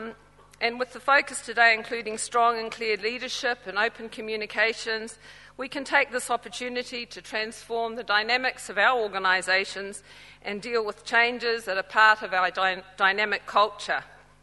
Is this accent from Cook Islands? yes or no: yes; Cook Islands; I am from the Cook Islands, which is, for those of you who don't know, a small group of islands in the middle of the South Pacific. Okay. As an indigenous woman from the Pacific